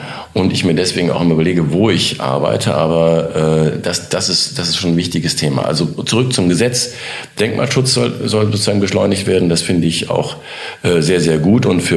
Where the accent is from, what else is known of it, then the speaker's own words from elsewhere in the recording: Düsseldorf, North Rhine-Westphalia, Germany; born there; Aus Düsseldorf.